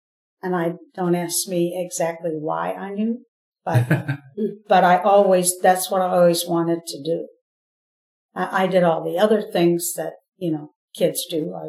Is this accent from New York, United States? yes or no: no; Dubuque, Iowa, United States; born or raised there; also born or lived in Keokuk